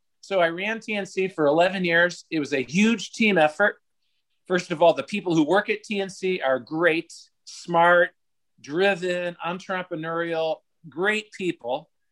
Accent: Cleveland, Ohio, United States; Well, I grew up in Cleveland, Ohio, in an immigrant working class neighborhood right in the city.

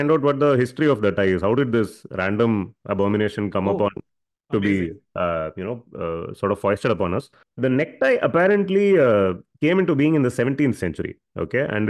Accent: Chennai, Tamil Nadu, India; But me growing up in Chennai, I'm very thankful I do not have to wear a tie.

